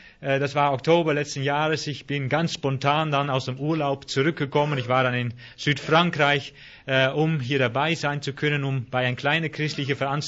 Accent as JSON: {"language": "German", "country": "Netherlands", "second_language": "German", "lives_now": "Germany", "said": "Ich bin Holländer, also deswegen diesen komischen Ausgang, Haus."}